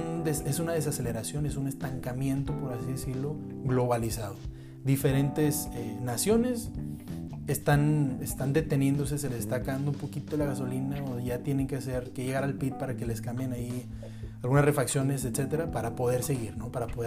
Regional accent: Monterrey, Nuevo León, Mexico; Yo, por ejemplo, soy de Monterrey, conozco mucha gente

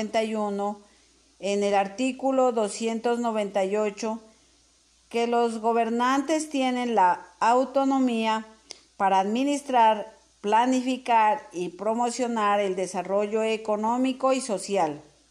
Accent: Putumayo, Colombia; El departamento del Putumayo está ubicado al sur de Colombia.

